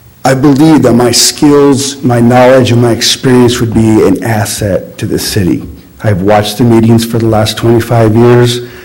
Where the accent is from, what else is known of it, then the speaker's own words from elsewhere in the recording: Newport Beach, California, United States; I grew up in the Newport Beach area, used to go to Balboa Beach.